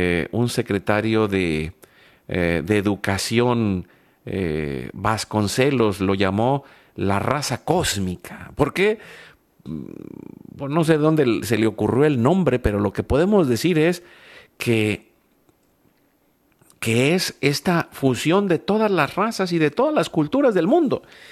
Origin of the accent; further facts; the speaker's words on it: Veracruz, Mexico; also born or lived in Yucatán; Yo me crié en Veracruz, que es más o menos en el Golfo